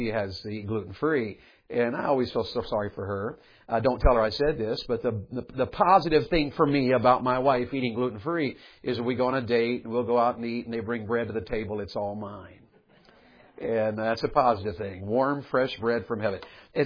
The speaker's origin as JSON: {"language": "English", "region": "Tennessee", "country": "United States", "tie": "born or raised there", "said": "I was raised in Tennessee, and my dad got saved when I was in kindergarten."}